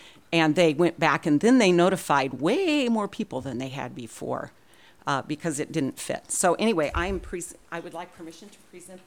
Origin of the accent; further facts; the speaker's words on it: United States; And to me, as an American, that's not the way it's supposed to work.